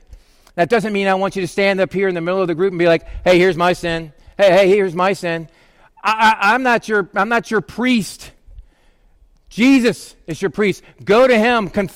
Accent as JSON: {"language": "English", "region": "Scotland", "country": "United Kingdom", "said": "I'm Scottish too. That doesn't help."}